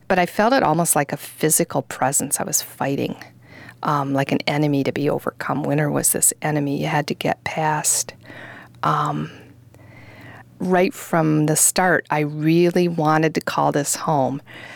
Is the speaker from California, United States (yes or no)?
no; Marquette, Michigan, United States; I guess if somebody asked me where I was from now, I would say I'm from the UP. I'm from Marquette, which may or may not qualify as the real UP, depending, again, on who you talk to.